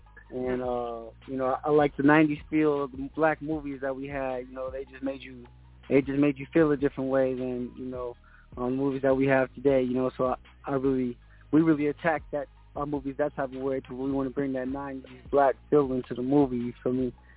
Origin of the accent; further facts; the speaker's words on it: California, United States; You know, me, I'm from Cali